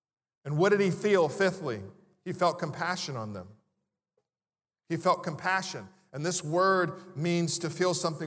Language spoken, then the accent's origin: English; California, United States; now in Baltimore, United States; Because I'm from California. I'm cold. It's freezing out here. 40 degrees is freezing. Christmas in Cali is 65 degrees.